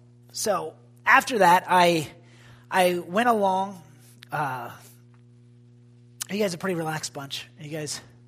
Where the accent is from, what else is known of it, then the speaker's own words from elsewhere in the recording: Mechanicsburg, Pennsylvania, United States; I'll just start about talking about where I came from. I'm from Mechanicsburg, Pennsylvania. Do you guys know where that's at? It's where Global Awakening is. It's in a valley.